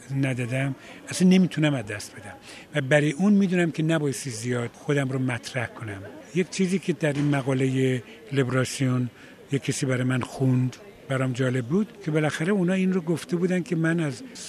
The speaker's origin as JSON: {"language": "Persian", "town": "Abadan", "region": "Khuzestan", "country": "Iran", "tie": "born or raised there", "said": "یادتون باشه که من در آبادان بزرگ شدم، من با کشتی بزرگ شدم، با طیاره بزرگ شدم، با قطار بزرگ شدم، با جاده بزرگ شدم، با تراک بزرگ شدم"}